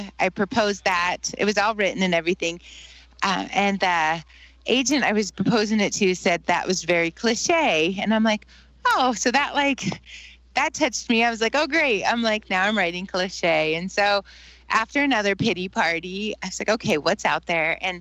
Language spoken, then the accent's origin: English; South Dakota, United States; So I love living in the Black Hills. I grew up in the Black Hills, and it's beautiful, and my family lives here, and it's just a wonderful place to live.